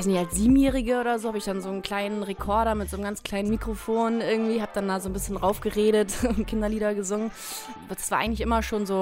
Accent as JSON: {"language": "German", "region": "Hamburg", "country": "Germany", "said": "Ich komme aus Hamburg"}